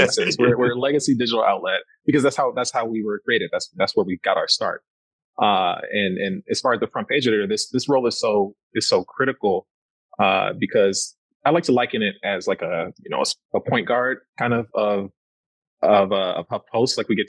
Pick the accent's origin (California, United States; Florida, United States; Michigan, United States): Michigan, United States; Detroit; Yeah, well, growing up in Detroit, it's two specific things.